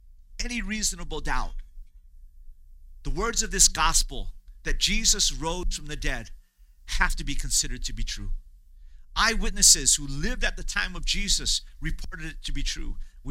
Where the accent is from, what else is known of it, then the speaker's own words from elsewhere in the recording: Hawaii, United States; I grew up in Hawaii. I love living on the islands, you know.